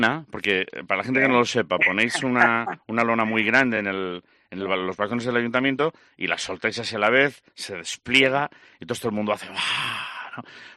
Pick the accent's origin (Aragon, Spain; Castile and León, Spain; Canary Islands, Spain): Castile and León, Spain; Salamanca; Yo que me crié en Salamanca